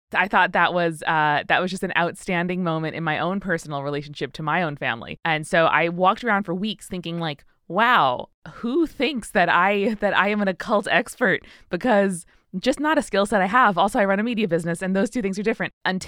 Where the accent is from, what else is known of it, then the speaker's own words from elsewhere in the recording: Helsinki, Uusimaa, Finland; English is a second language; I grew up in Helsinki, Finland.